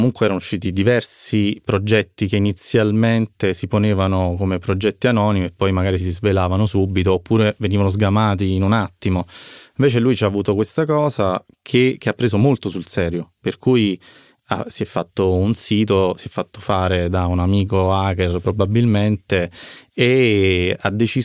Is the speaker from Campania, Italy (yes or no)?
yes; Naples, Campania, Italy; also born or lived in Rome; io sono di Napoli ma ho vissuto tanti anni a Roma e vorrei fare un video a Napoli, vorrei tornare a Napoli per fare un video e riprendere tutti i posti della mia adolescenza